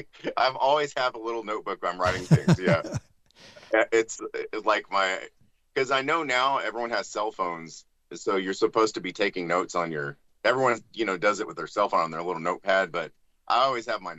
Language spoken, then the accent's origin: English; Austin, Texas, United States; And so growing up in Austin, Texas, I grew up with a single mom.